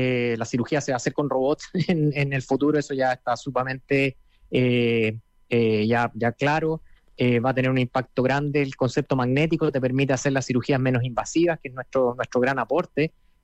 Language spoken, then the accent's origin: Spanish; Chile; now in United States; Es decir, bueno, yo soy de Chile